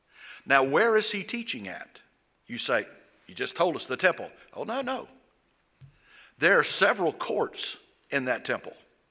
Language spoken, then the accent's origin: English; Georgia, United States; Now, I mean, I know I'm from South Georgia, but I kind of know what in the act means.